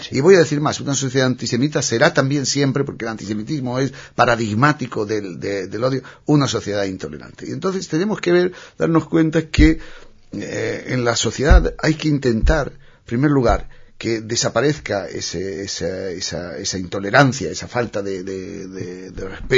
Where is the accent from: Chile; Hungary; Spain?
Spain; Y yo, aquí como judío y como español